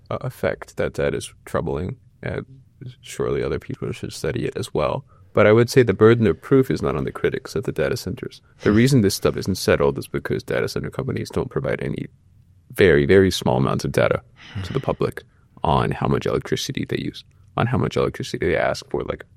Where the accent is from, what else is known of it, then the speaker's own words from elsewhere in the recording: New York City, New York, United States; Actually, I grew up in New York City, and we had window air conditioning units.